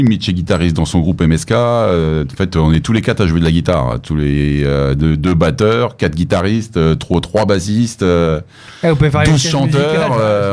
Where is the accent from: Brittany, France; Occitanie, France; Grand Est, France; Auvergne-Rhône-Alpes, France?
Grand Est, France; Metz; Ouais, Metz-Saint-Avold, ouais c'est ça